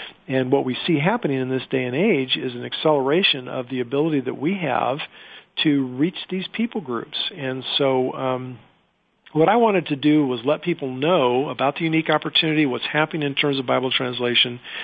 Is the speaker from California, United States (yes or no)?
yes; California, United States; I grew up in Southern California, married my high school sweetheart.